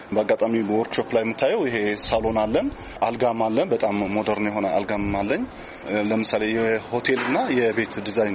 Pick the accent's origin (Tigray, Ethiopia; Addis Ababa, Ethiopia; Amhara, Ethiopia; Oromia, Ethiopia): Tigray, Ethiopia; Mekelle; ተወልጄ ያደግኩት እዚሁ መቀሌ ከተማ ሆኖ ቀበሌ 18 እና ገና ህፃን ልጅ ሁኜ ከአባቴ ጋር ነው ይህን ስራ እየሰራሁ ያደግኩኝ።